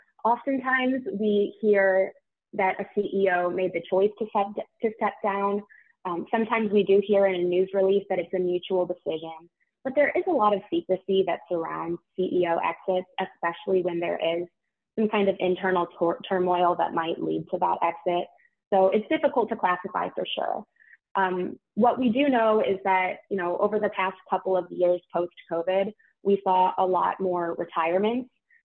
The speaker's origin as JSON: {"language": "English", "town": "St. Louis", "region": "Missouri", "country": "United States", "said": "I'm from St. Louis, so especially exciting to me."}